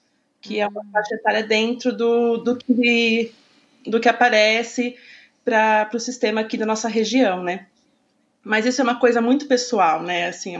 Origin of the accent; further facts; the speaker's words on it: Jundiaí, São Paulo, Brazil; e aqui em Jundiaí, eu sou de Jundiaí, né